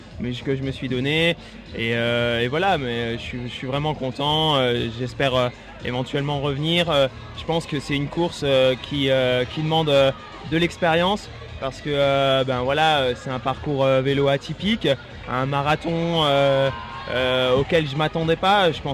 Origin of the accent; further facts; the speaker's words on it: Grand Est, France; Je suis alsacien, mais je suis un peu fan des Alpes, des sports nature.